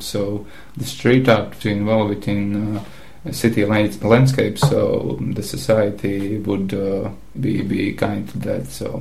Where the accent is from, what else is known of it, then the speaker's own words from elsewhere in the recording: Madona, Latvia; English is a second language; I'm originally from Maduena. It's about 280 kilometers from Riga, and small town. There is living about 10,000 people.